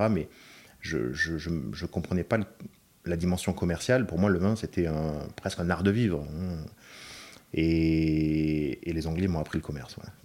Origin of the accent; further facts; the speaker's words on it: France; moi, je suis français, mais je suis un petit mougli, quoi. Je suis un français élevé par le British Wine Trade, quoi.